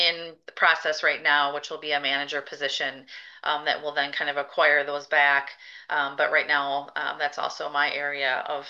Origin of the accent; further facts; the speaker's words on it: DeForest, Wisconsin, United States; I have been a lifelong Madisonian. I grew up in DeForest, so just outside of Madison.